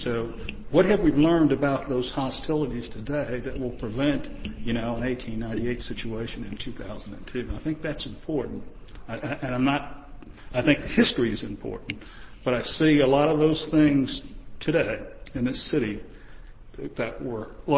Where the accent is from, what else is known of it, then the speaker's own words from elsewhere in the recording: Texas, United States; and even growing up in Texas, I certainly experienced as much, if not there.